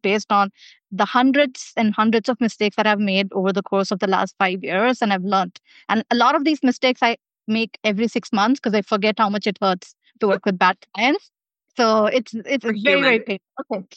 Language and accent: English; Chennai, Tamil Nadu, India; I come from Chennai, India, and have an Asian heritage